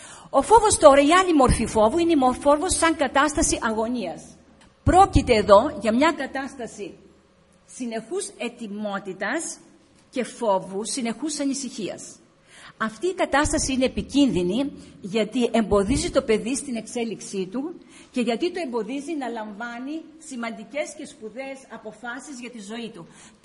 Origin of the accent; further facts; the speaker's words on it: Alexandroupoli, Eastern Macedonia and Thrace, Greece; now in Athens, Greece; Μένω στην Αθήνα, αλλά κατάγομαι από την Αγνάντη Αλεξανδρουπόλεως. Είμαι βορειοελλαδίτισσα.